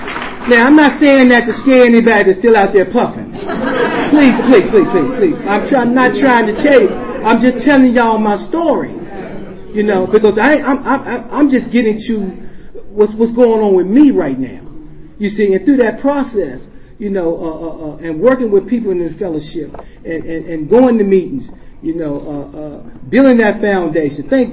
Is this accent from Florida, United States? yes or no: no; Washington, District of Columbia, United States; now in Germantown, United States; because I'm from Washington, D.C., but now I live in the suburbs, you know.